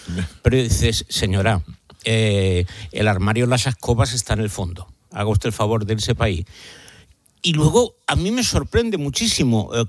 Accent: Spain; a mí como español me da mucha pena

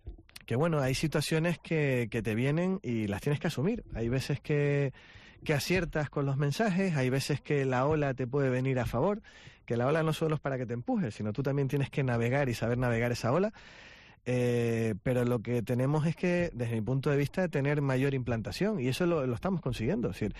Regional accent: Santa Cruz de Tenerife, Canary Islands, Spain; yo nací en Santa Cruz y vivo en Santa Cruz

